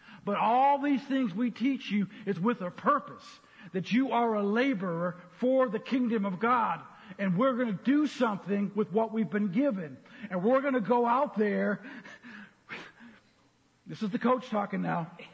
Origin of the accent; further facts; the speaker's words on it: Twin Cities, Minnesota, United States; I was not raised on the farm. I was raised in Twin Cities in a residential area as far from the farm as possible, so you could call me a city boy.